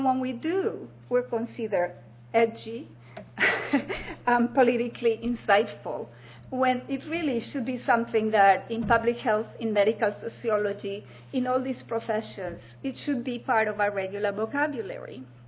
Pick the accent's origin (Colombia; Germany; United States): Colombia; English is a second language; I'm from Colombia.